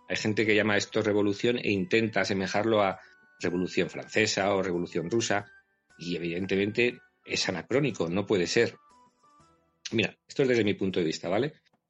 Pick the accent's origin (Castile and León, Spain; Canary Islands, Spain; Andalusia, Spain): Castile and León, Spain; Miranda de Ebro; Yo soy burgalés, nací en una localidad, Miranda de Ebro